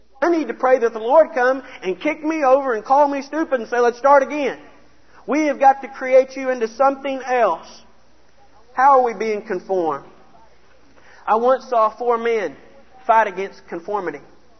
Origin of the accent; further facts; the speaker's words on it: Dallas, Texas, United States; I grew up in Dallas. We'd make the trek about twice a year out to Wolf City.